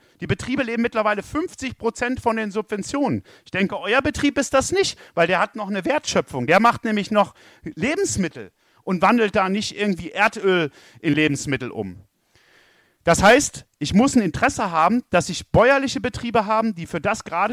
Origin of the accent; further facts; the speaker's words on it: Thuringia, Germany; Ein gutes Beispiel, wo ich herkomme, aus Thüringen, da gibt es ein Dorf, das nennt sich Tiefengruben.